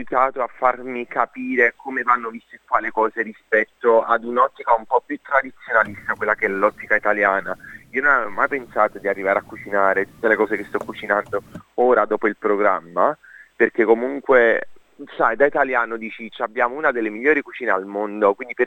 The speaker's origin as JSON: {"language": "Italian", "town": "Bacoli", "region": "Campania", "country": "Italy", "said": "io non sono proprio di Napoli, sono di un piccolo regione un po' più fuori da Napoli. Entrando nel dettaglio di dove vengo, casualità vuole che la signora viene dalla stessa regione da cui vengo io, da Bacoli."}